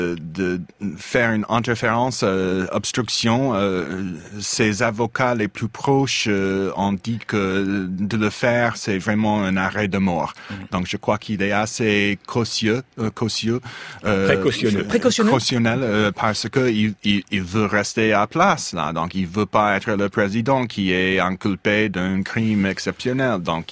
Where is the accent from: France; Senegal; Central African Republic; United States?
United States; Michigan; Je suis de Michigan.